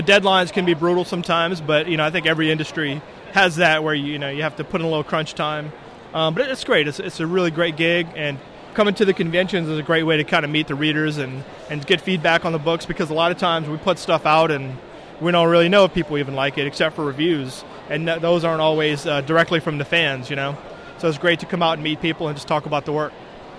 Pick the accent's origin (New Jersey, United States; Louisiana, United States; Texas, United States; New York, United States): Louisiana, United States; Thibodaux; now in Lafayette, United States; I'm originally from Thibodaux. I moved to Lafayette for college and ended up really liking the town, and I've been there ever since.